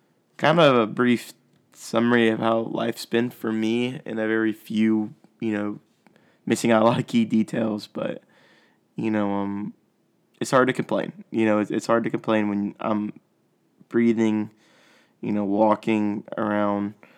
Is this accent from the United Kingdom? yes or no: no; United States; You know, my heart is rooting for America. You know, I'm an American.